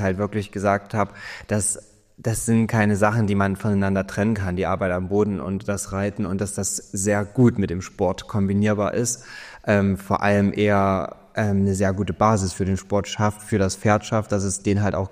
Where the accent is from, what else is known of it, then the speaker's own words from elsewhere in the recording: Chemnitz, Saxony, Germany; Ich bin aus Chemnitz, also bei Chemnitz, genau.